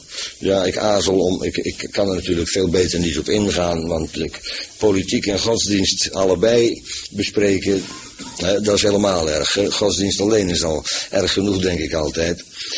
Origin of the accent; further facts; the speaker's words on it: Netherlands; Wij zijn natuurlijk, zijn we Nederlanders, natuurlijk.